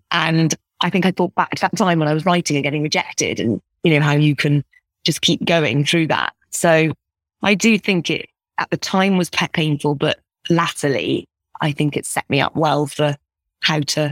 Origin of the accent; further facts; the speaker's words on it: Scotland, United Kingdom; growing up in Scotland.